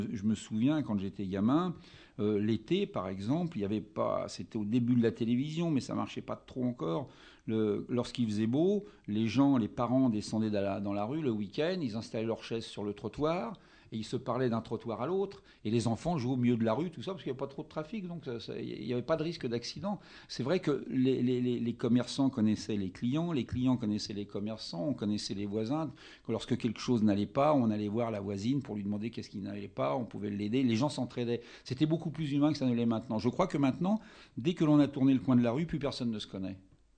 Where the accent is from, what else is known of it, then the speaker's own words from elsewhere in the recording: Paris, Île-de-France, France; je suis né à Paris, effectivement, dans le 15e arrondissement, qui est dans le sud de Paris.